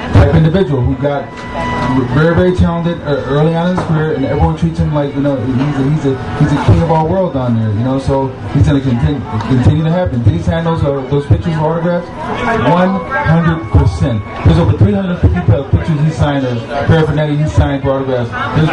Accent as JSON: {"language": "English", "town": "Syracuse", "region": "New York", "country": "United States", "tie": "born or raised there", "moved": "as an adult", "said": "I'm here from Syracuse. I never moved out of Syracuse my entire life until I got drafted by the Eagles."}